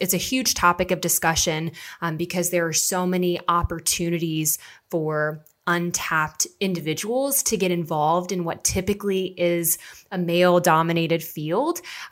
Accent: Virginia, United States; I don't think STEM was really a big discussion when I grew up in the South in Virginia.

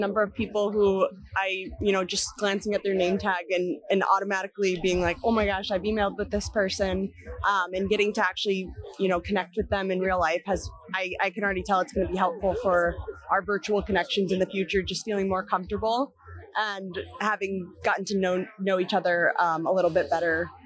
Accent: Chicago, Illinois, United States; Yeah, I come from Chicago, so I haven't seen the sun in years, it feels like.

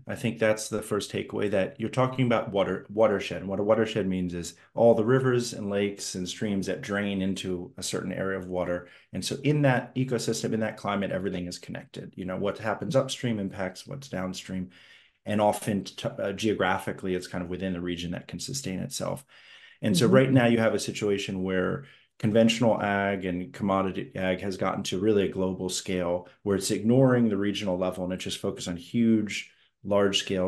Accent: Washington, District of Columbia, United States; I grew up in Washington, D.C. My mom's from Eastern Shore, Maryland. My dad, Sammy, was from Baltimore.

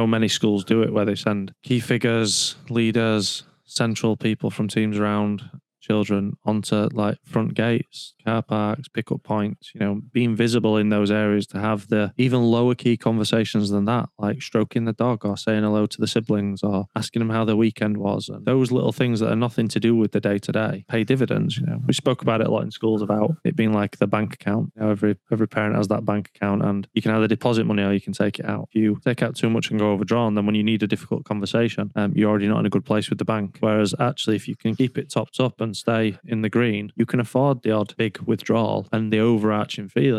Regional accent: Yorkshire and the Humber, United Kingdom; I'm from Yorkshire, so I'm going to say I'm all right.

